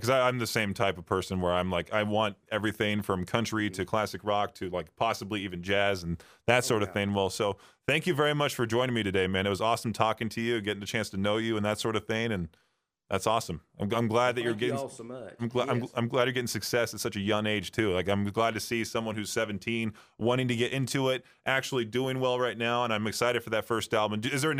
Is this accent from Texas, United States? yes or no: no; California, United States; But yeah, I was born and raised in California, of course.